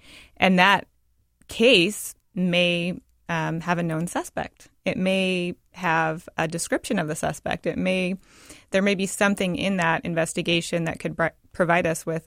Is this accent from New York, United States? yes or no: no; Tacoma, Washington, United States; Because I grew up in Tacoma, I heard about the case when I was a kid.